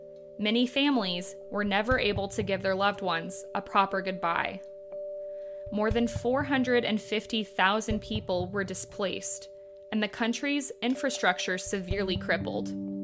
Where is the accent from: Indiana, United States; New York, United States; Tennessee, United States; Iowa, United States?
Indiana, United States; Terre Haute; I grew up in Terre Haute, Indiana, in a haunted house.